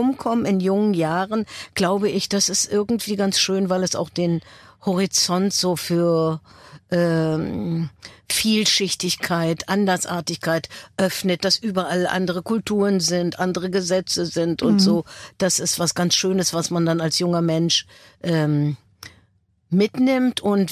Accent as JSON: {"language": "German", "region": "Berlin", "country": "Germany", "said": "ich bin ja Berlinerin und ich habe eine Verbundenheit zu diesem Fleckchen Erde."}